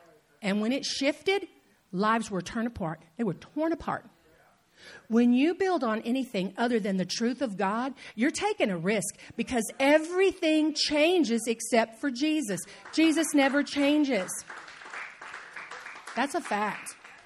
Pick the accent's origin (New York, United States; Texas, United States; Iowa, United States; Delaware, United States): Texas, United States; Houston; I grew up in Houston, and back in the 70s, the entire economy of our city was basically built on the oil industry.